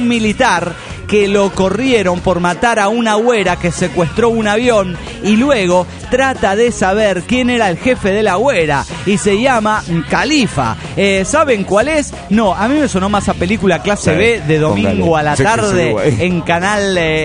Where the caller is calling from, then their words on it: Delta, Colorado, United States; de Delta, Colorado.